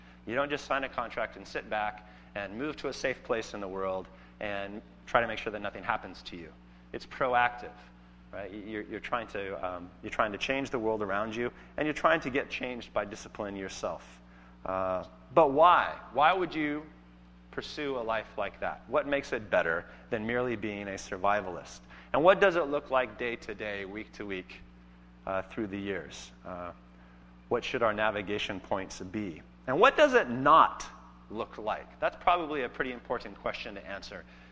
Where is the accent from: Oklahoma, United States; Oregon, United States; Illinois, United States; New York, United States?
Oregon, United States; When I grew up in Oregon, in Southern Oregon, and we had a lot of these survivalists in Southern Oregon.